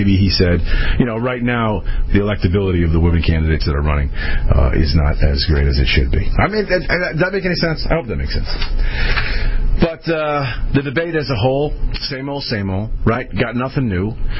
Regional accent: Connecticut, United States; In fact, it's happened here in my home state of Connecticut a couple of different times in governor races and Senate races

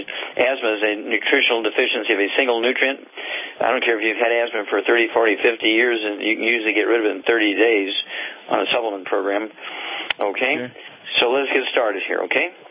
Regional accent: Missouri, United States; And Chuck, let's go to Missouri, my home state.

